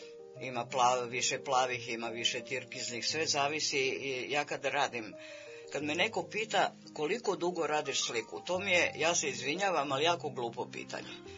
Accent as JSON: {"language": "Serbian", "town": "Bela Crkva", "region": "Vojvodina", "country": "Serbia", "tie": "born or raised there", "said": "u Beloj crkvi, odakle sam rodom."}